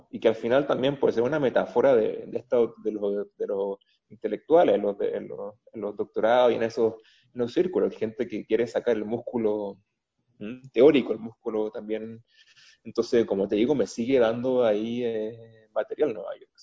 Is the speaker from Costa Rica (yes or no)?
no; Chile; moved away as an adult; now in United States; Porque me fui de Chile, bueno, me ganó una beca Fulbright